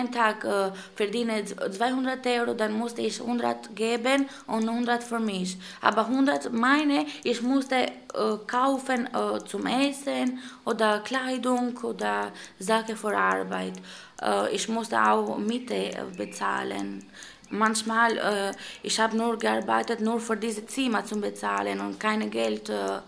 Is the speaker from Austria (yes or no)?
no; Albania; German is a second language; now in Germany; bin 25 Jahre alt und ich komme aus Albanien.